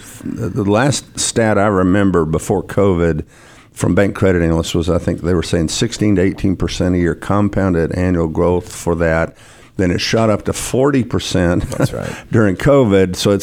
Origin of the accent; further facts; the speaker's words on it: Dallas, Texas, United States; I was born in Baylor Hospital on September 2nd of 1955. I'm a native Dallas guy, which is really fairly rare.